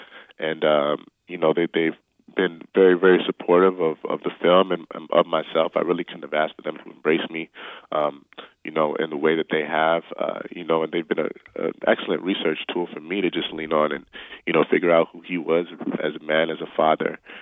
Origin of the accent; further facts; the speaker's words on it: Toronto, Ontario, Canada; Toronto, Canada.